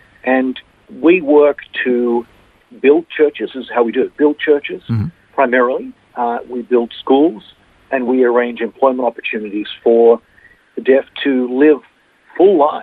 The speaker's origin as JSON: {"language": "English", "town": "Sydney", "region": "New South Wales", "country": "Australia", "tie": "born or raised there", "also_born_or_lived": "Japan", "said": "I'm born and raised in Sydney, but I moved with my wife. My wife's Japanese. We moved to Japan and lived there for 25 years"}